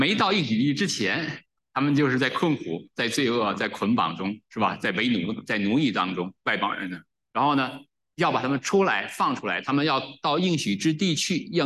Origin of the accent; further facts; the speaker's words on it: China; 就像我们中国人讲这个，我们春节什么过节，这是我们的立法，这是犹太的立法，